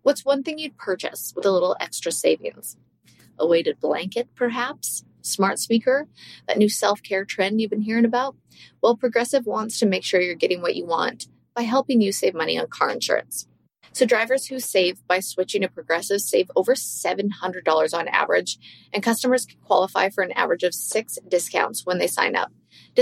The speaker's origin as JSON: {"language": "English", "country": "Canada", "said": "obviously I do hockey because I'm Canadian"}